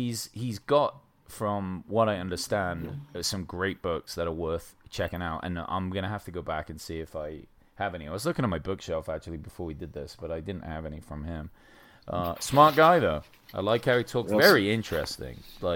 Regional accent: England, United Kingdom; I came from England, we had no guns over there.

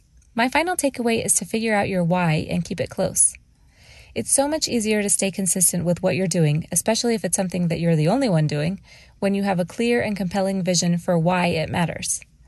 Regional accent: Mexico; now in Phoenix, United States; I'm the mom to three little girls ages 4, 2, and 3 months. I was born and raised in Mexico and my husband was born in Ecuador. Now we live in Phoenix, Arizona

